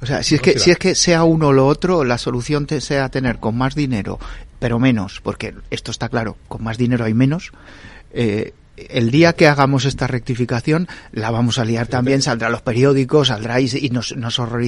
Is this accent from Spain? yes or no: yes; Spain; somos españoles.